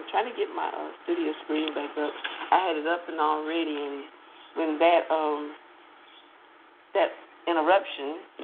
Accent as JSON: {"language": "English", "country": "United States", "accent": "Texas, Oklahoma, Mississippi", "said": "You all can really hear my accent, can't you? Like, I have this Texas, Oklahoma, Mississippi accent."}